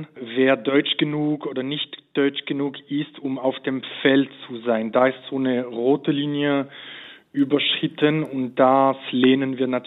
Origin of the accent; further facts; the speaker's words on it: Switzerland; also ich bin Schweizer und als Schweizer weiß ich sehr, um die deutsche Kultur zu schätzen.